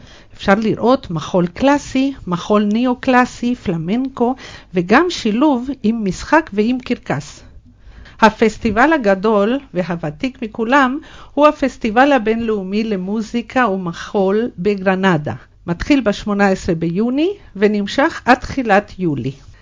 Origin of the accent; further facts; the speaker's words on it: Hadera, Haifa District, Israel; אני מחדרה.